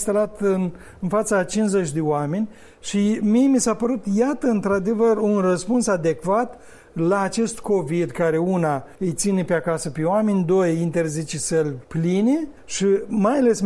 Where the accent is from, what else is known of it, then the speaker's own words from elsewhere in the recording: Cinișeuți, Rezina District, Moldova; Cum se zice în satul meu de Baștină Cinșăuț